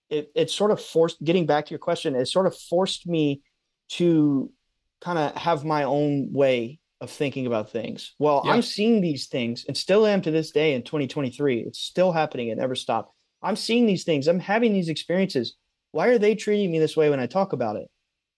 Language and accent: English; North Carolina, United States; But so I say all this to say we're from North Carolina, so we're smack dab in the Bible Belt